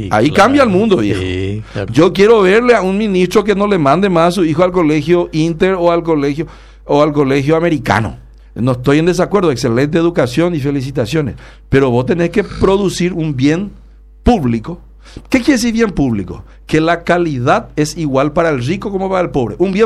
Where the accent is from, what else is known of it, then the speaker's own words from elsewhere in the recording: Carapeguá, Paraguarí, Paraguay; Porque yo soy paraguayo de verdad. Campesino de Carapeguay